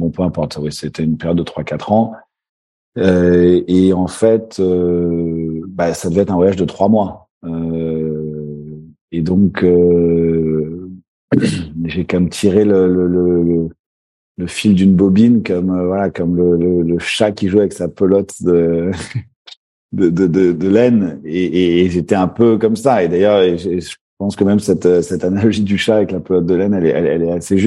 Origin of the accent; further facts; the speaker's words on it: Paris, Île-de-France, France; J'ai grandi en France, à Paris.